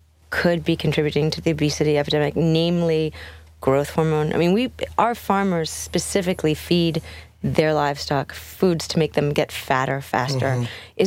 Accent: Philadelphia, Pennsylvania, United States; I grew up in Philly, I could eat two hoagies as a 13-year-old.

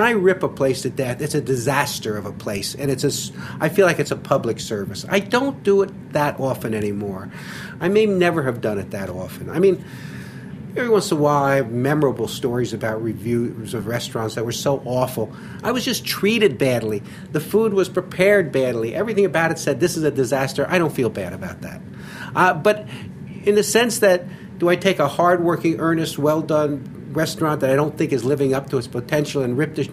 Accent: Philadelphia, Pennsylvania, United States; And I'm from Philadelphia, where everybody rips everything.

